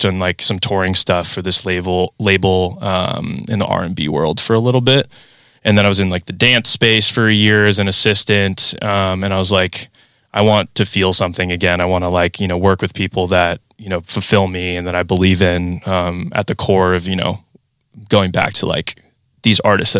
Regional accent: Pismo Beach, California, United States; growing up in Pismo, it was either like going up to the Bay Area or down to LA to see a show.

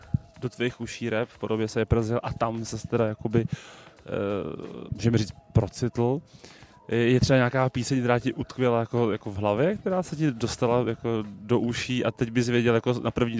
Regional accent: Měcholupy, Prague, Czechia; Já teda ne, já jsem z Měcholup, jo. To je vedle.

